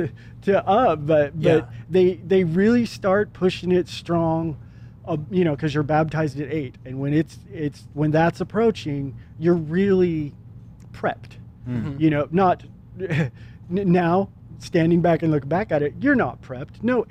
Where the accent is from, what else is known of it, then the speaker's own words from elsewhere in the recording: Provo, Utah, United States; Yeah, growing up in Provo, looking back on it now